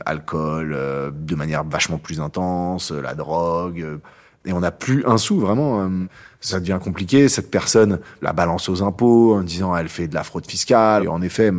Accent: Paris, Île-de-France, France; j'ai 39 ans et je suis entrepreneur. J'ai grandi à Paris, sans papa, d'une mère célibataire qui a immigré de Bulgarie dans les années 70

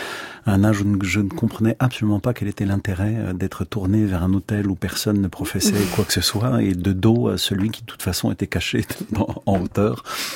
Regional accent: Belfort, Bourgogne-Franche-Comté, France; Donc j'ai grandi à Belfort, absolument.

